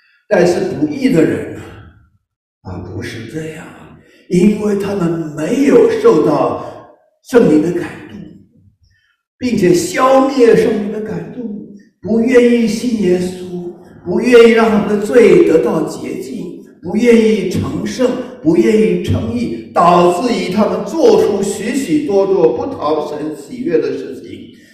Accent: China; 我们中国人要讲究敬老尊贤了啊

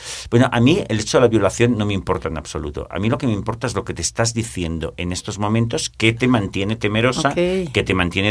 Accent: Barcelona, Catalonia, Spain; soy español, de Barcelona, estudié en la Universidad de Barcelona.

